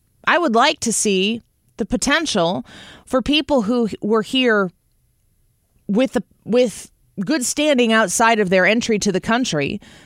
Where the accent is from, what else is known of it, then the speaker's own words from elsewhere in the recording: Illinois, United States; Going back to my home state of Illinois